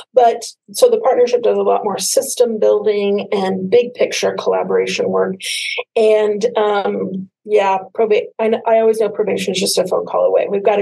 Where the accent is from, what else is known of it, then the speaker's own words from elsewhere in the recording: Colorado, United States; also born or lived in Lincoln; so, I grew up in Colorado, but I went to UNL and I lived in Lincoln for about 15 years.